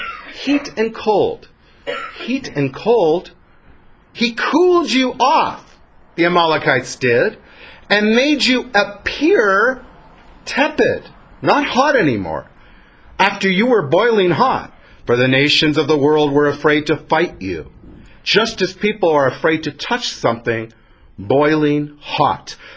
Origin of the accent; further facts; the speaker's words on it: Canada; One's Canadian, one's American, but I'm Canadian, so I never quite remember which one.